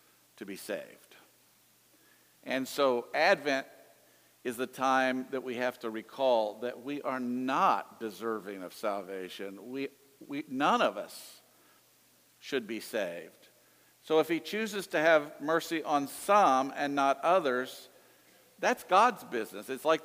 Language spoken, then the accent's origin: English; the South, United States; this probably comes from my growing up in the South too